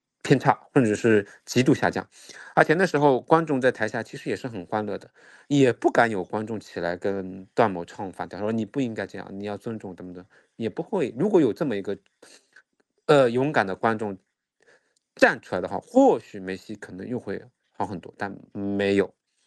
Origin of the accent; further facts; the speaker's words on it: China; 我们中国人呢是有很多冤种，但是如此近的时间内有没有这样的勇气和胆量做出这样的行为呢